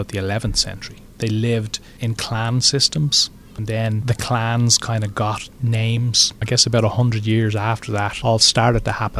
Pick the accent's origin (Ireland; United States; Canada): Ireland; Dublin, Leinster; I am from Dublin in Ireland. I was born January 11th, 1968.